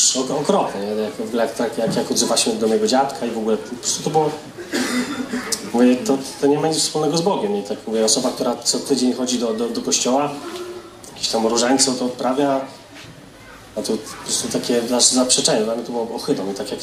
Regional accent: Grodzisk Mazowiecki, Masovian Voivodeship, Poland; z Grodziska Mazowieckiego pochodzę. Wychowałem się w takiej katolickiej rodzinie. Ze strony mamy takiej bardzo, bardzo, nawet bardzo katolickiej.

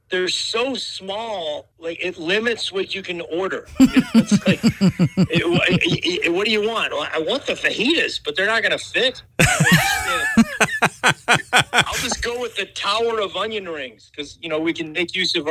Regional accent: St. Louis, Missouri, United States; also born or lived in Texas; I'm from St. Louis. In Missouri. And, I live here now, but I've lived kind of like all over. I was in, I moved to Texas right out of college.

